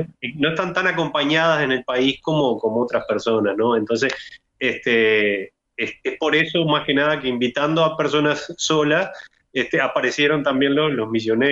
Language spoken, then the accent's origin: Spanish; San José, Uruguay; now in Montevideo, Uruguay; Yo soy de San José.